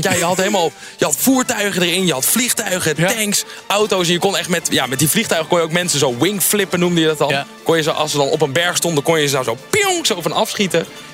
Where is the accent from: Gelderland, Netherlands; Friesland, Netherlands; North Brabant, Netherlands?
Friesland, Netherlands; Schiermonnikoog; ik kom zelf van Schiermonnikoog, een kleine eiland.